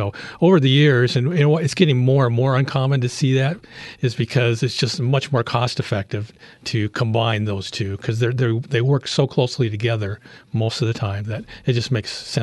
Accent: Washington, United States; also born or lived in Colorado; But my wife and I, Diane, we grew up in Washington State, and that's where our families were.

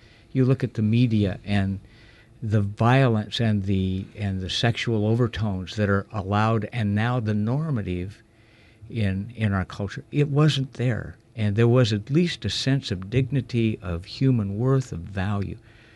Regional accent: Bend, Oregon, United States; I was born and raised in Bend. That was back when it was about 11,000 people.

